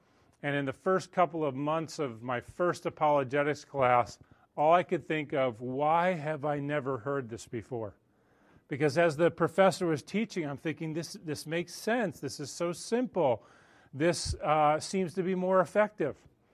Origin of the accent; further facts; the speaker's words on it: Connecticut, United States; When I grew up in Connecticut, I was not born into a Christian home.